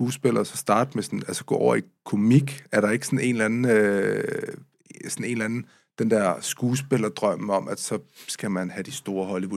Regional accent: Amager, Capital Region of Denmark, Denmark; Jeg er jo også fra Amager, ja.

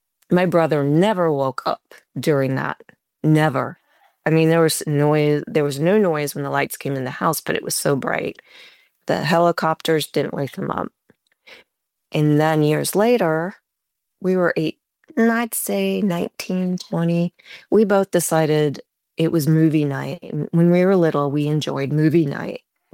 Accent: Miamisburg, Ohio, United States; I grew up in Miamisburg, Ohio, and at the time there was a little cemetery and I would go play in the cemetery.

